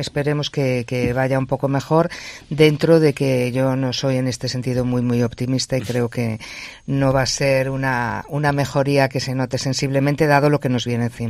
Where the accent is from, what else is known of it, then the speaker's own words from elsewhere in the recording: Vigo, Galicia, Spain; de los que somos en Vigo, somos de Vigo que también lo padecemos